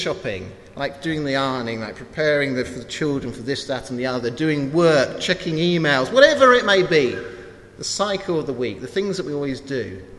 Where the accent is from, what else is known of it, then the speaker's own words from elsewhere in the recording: England, United Kingdom; Now, being English, I haven't got the faintest clue what that means.